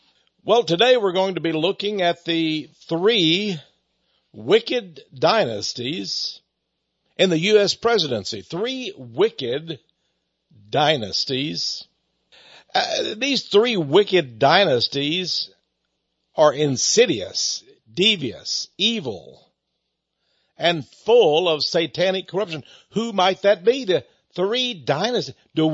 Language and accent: English; Texas, United States; You know, I'm from Texas, and of course, Texas has a great reputation as a state where people vote even when they're in the grave.